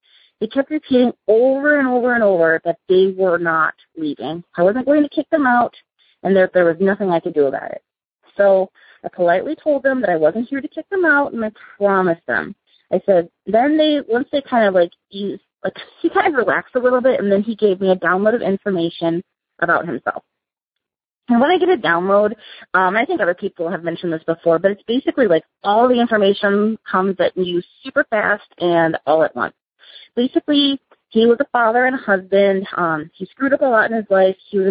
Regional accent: Sioux Falls, South Dakota, United States; I am from Sioux Falls, South Dakota.

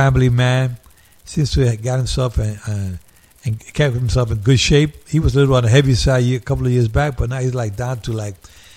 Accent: New York, United States; And my brother and I came from Spanish Harlem.

